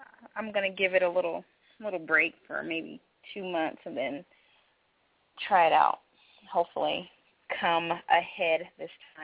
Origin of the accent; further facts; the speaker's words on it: California, United States; because I grew up in California. I was going to fashion design school.